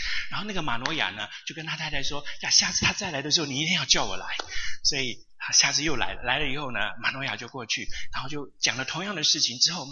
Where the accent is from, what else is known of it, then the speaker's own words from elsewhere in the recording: New York, United States; 我从纽约来哦，来到这个地方，来到贵宝地哦